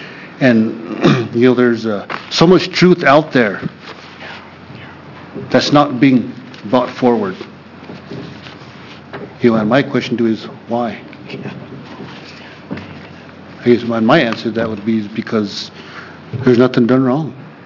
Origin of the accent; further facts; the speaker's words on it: United States; I am from the Fort McDermott Paiute Shoshone Tribes of McDermott and Oregon.